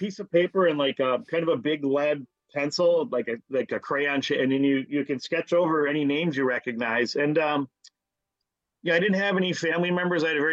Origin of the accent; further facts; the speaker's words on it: Orchard Park, New York, United States; I looked up guys from my hometown of Orchard Park, New York, and there were like maybe six.